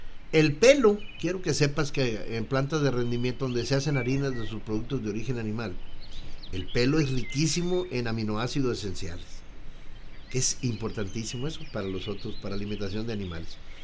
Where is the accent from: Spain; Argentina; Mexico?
Mexico; Sonora; que le llamamos allá en mi tierra, en Sonora, pues allá